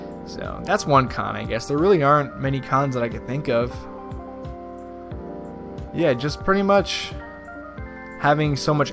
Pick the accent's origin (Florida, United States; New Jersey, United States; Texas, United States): New Jersey, United States; Being that I come from New Jersey, I grew up 19 years in New Jersey where cannabis was super illegal, and if you got caught, you could go to jail.